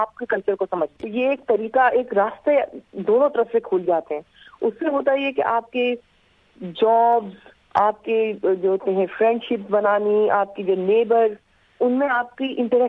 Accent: Pakistan; دیکھیے ہم پاکستانی ہیں, ہم مسلمان ہیں, ہمارا ریلیجن بڑا اکوموڈیٹنگ ریلیجن ہے

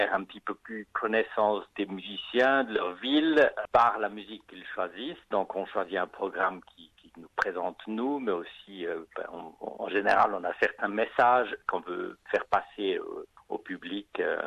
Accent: Switzerland; Donc, comme je viens de Suisse, je voulais quand même mettre mon compositeur préféré de mon pays natal

